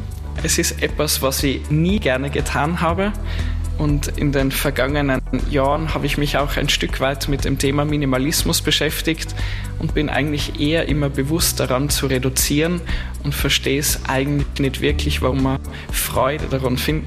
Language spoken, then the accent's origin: German; Upper Austria, Austria; Als gebürtiger Oberösterreicher